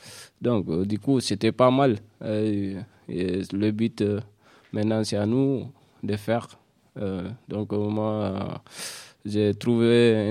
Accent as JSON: {"language": "French", "country": "Guinea", "moved": "yes", "lives_now": "France", "said": "Je viens de la Guinée-Conakry. Depuis maintenant un an, 8 mois à peu près, je suis en France."}